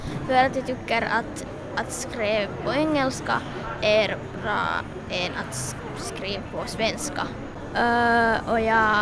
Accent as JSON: {"language": "Swedish", "town": "Vantaa", "region": "Uusimaa", "country": "Finland", "said": "jag är från Vanda och min låt heter …"}